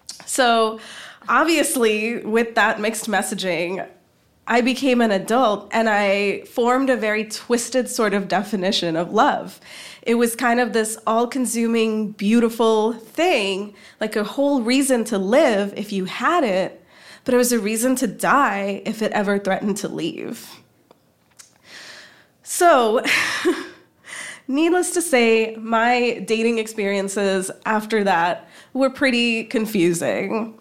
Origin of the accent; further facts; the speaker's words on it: Mumbai, Maharashtra, India; You see, I grew up in Bombay in the peak era of the Bollywood rom-com.